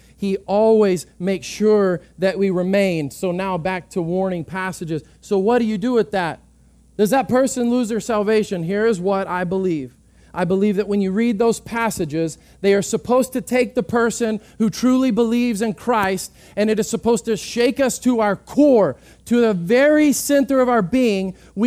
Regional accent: Texas, United States; I'm a Texan, I eat meat.

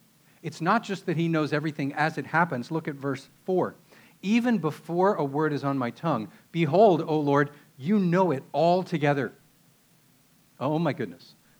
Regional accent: Pennsylvania, United States; now in Texas, United States; In Texas, we don't get to do this very often because the summers are so hot. But where I grew up in Pennsylvania, we did this almost all summer long.

